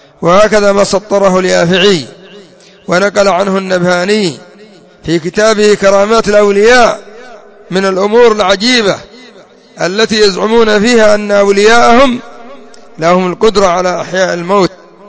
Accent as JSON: {"language": "Arabic", "country": "Yemen", "said": "وعندنا في اليمن منهم الكثير"}